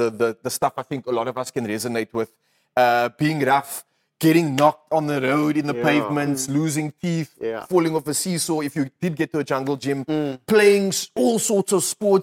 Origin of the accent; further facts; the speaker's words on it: Cape Town, Western Cape, South Africa; I was brought up in Heathfield with my parents, but obviously most of the time that I did have spending with cousins and family was Bridgetown, Cape Town, that side of life.